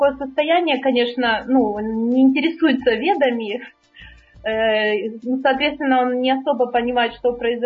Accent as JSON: {"language": "Russian", "region": "Kyiv", "country": "Ukraine", "said": "Я из Киева."}